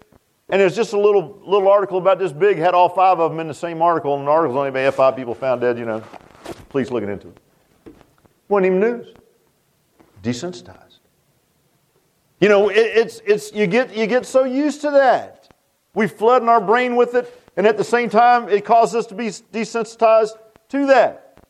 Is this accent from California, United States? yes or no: no; Virginia Beach, Virginia, United States; I mean, I grew up in Virginia Beach. I mean, at the time when I grew up, Virginia Beach was kind of a sleepy little town.